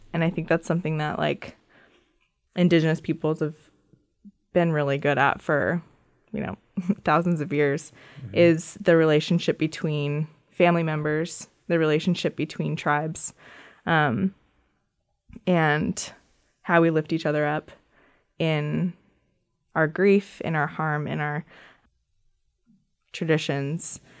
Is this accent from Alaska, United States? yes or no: yes; Sitka, Alaska, United States; also born or lived in Seattle; which is eagle killer whale. I grew up in Sitka, left for a few years, lived in Seattle, and I've been back in Sitka for the last 5 years.